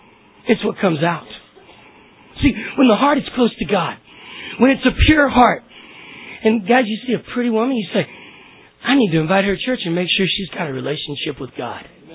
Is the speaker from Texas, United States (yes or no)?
yes; Texas, United States; Like I grew up in Texas, and you see these big oil refineries.